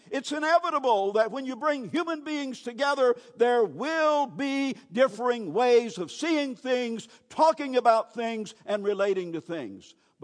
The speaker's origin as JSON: {"language": "English", "town": "Newington", "region": "Georgia", "country": "United States", "tie": "born or raised there", "said": "One of the things I loved to do as a kid, growing up in Newington, Georgia, back in the 1940s and 50s"}